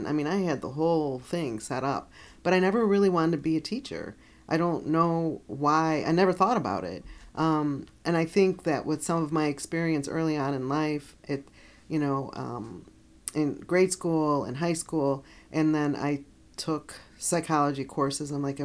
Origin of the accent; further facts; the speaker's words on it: Melrose Park, Illinois, United States; and I grew up like near Melrose Park, you know, and so I wasn't sure about all the surrounding areas.